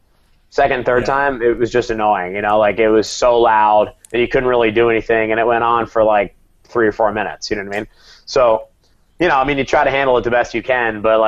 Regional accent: United States; you know, it was like a big deal that I was from America.

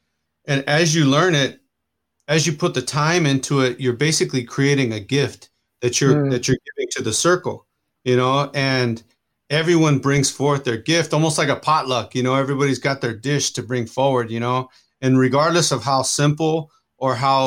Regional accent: California, United States; You know, growing up in California, you're really exposed to that, you know, and so I kind of grew up with that, especially my dad he grew up in the Southwest

